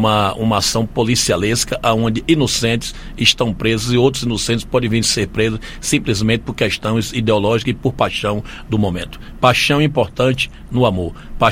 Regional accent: Bahia, Brazil; Eu sou nordestino, sou baiano, eu tenho que preservar a minha região

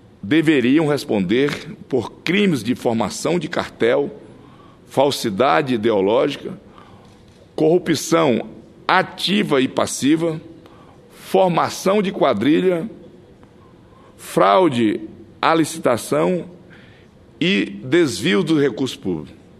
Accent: Acre, Brazil; Eu, que nasci e me criei no Acre, sou uma criança do pé rachado.

